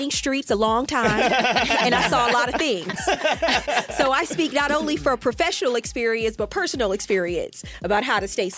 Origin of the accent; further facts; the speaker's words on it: Louisiana, United States; I'm from Louisiana. Like, I'm from the South.